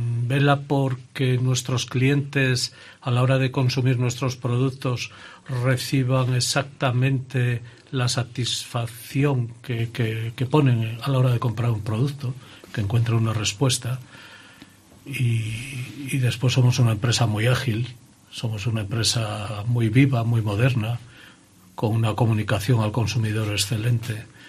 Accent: León, Castile and León, Spain; León es mi ciudad, es mi pueblo, es mi provincia. O sea, yo no me planteo salirme de León.

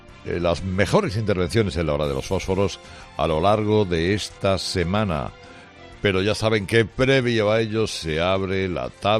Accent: Seville, Andalusia, Spain; que es que somos muchos sevillanos que no vamos a la feria

